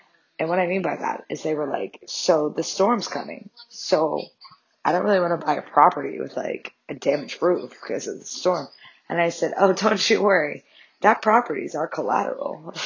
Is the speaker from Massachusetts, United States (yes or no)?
yes; Boston, Massachusetts, United States; now in New York City, United States; I'm from Boston, but I love New York City.